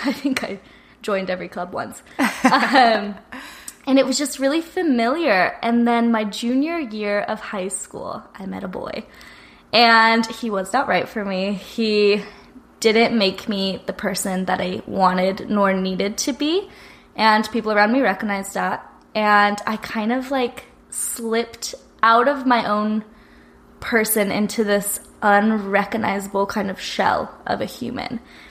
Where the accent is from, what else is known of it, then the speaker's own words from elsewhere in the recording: Queen Creek, Arizona, United States; So I was raised in Queen Creek, Arizona, which I lived there for 17 years of my life.